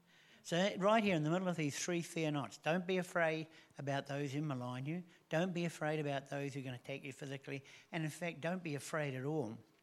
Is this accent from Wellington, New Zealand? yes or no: no; Helensville, Auckland, New Zealand; I grew up in Helensville, which is a small town.